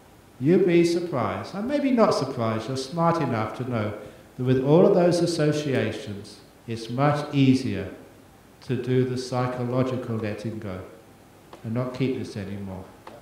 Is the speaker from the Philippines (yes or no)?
no; Australia; As an Australian